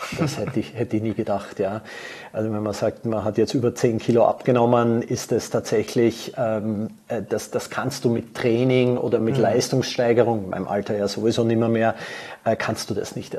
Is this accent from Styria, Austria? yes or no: no; Vienna, Austria; now in Frankfurt, Germany; gebürtiger Österreicher, hat man vorher gerade, komme aus Wien, lebe aber mein halbes Leben in Deutschland, in Frankfurt.